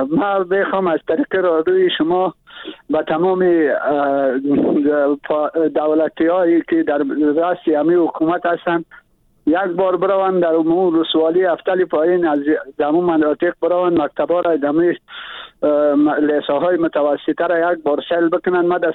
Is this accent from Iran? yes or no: no; Badakhshan, Afghanistan; من اصلی از ولایت بدخشان هستم